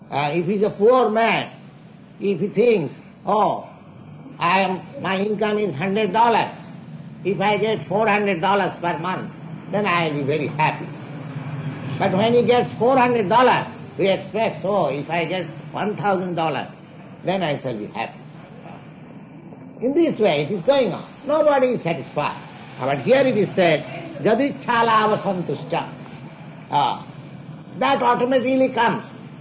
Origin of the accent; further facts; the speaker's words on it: India; That's why I'm an Indian sannyasi, I've come to a country, to your country.